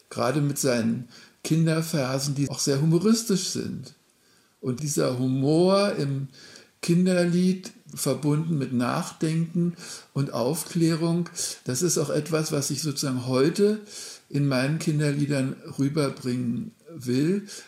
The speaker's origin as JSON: {"language": "German", "region": "East Germany", "country": "Germany", "tie": "born or raised there", "said": "Ich bin ja in der DDR aufgewachsen"}